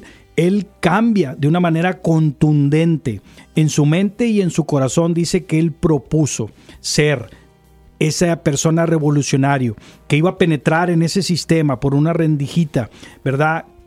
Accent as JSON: {"language": "Spanish", "country": "Mexico", "moved": "yes", "said": "Como personas que venimos de México a estar aquí, pues no tienes como que mucha chance que la persona que aquí nace."}